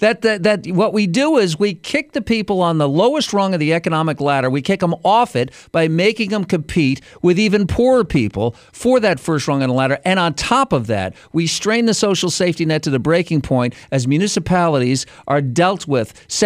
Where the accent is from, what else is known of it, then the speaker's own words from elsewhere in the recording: New York, United States; And I was from New York. I didn't know a sombrero from a burrito.